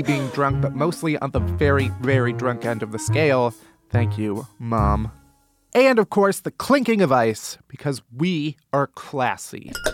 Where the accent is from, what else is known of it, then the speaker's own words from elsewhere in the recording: Chicago, Illinois, United States; I grew up in Chicago.